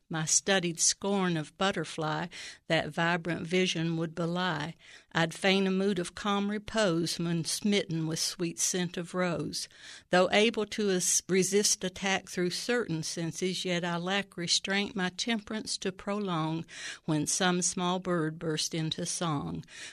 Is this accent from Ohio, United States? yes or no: yes; Xenia, Ohio, United States; I'm from Xenia.